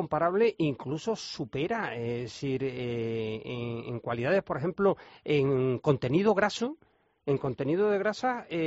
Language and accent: Spanish; Canary Islands, Spain; voy a hacer publicidad de mi tierra, de Gran Canaria.